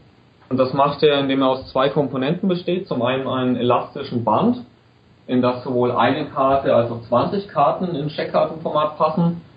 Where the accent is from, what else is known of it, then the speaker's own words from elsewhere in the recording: Bayreuth, Bavaria, Germany; ich bin aus Bayreuth. Habe hier im März mein BWL-Studium fertig gemacht, hatte die 3-4 Jahre davor eine ganz geile Studiumszeit im beschaulichen Bayreuth